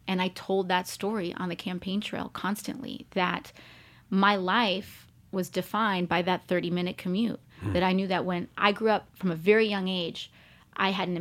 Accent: New York City, New York, United States; I was born in the Bronx to a third generation Bronx family. My mom was born in Puerto Rico. They met, they had me. I was born in the Bronx

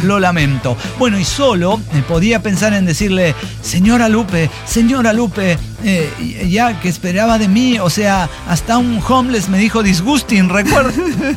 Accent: Guanajuato, Mexico; A mí me vale verga, soy de Guanajuato.

